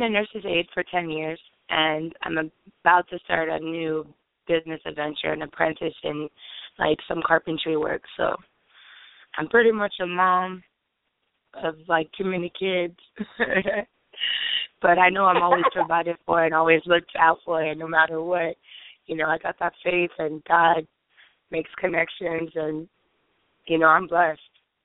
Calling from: Omaha, Nebraska, United States; I'm calling from Omaha.

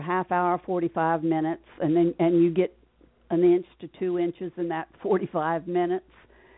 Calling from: Naples, Florida, United States; I'm in Florida, South Florida, and I love it here.

